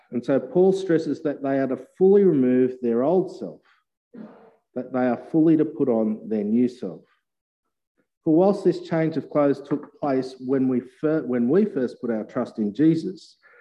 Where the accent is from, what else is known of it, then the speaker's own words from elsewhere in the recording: Australia; As an Australian, I love wearing shorts.